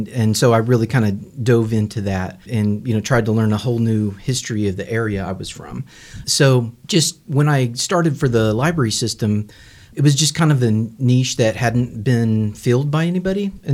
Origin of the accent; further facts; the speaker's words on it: Tulsa, Oklahoma, United States; And I grew up in Tulsa. And when you grow up in Tulsa, at least in my era, you never, like, I'd never heard of the land run.